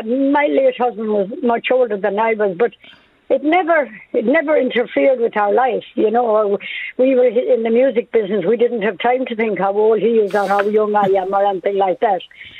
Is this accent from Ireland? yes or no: yes; Connacht, Ireland; At the minute, I live in Loch Inn, but I came originally from Mayo.